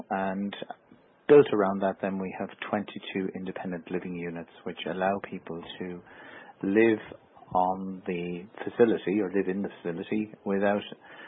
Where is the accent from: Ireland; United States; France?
Ireland; because we have a tendency as Irish people, we like to keep things belonging to those that have gone before us.